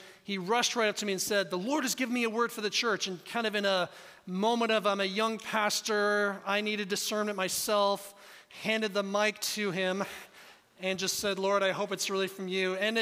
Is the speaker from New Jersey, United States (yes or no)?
no; Seattle, Washington, United States; also born or lived in Kansas; now in Oregon, United States; I'm originally from the Northwest, so I'm not a Kansan by birth. I'm a Seattleite, way up in that corner. But we lived in Kansas for 14 years.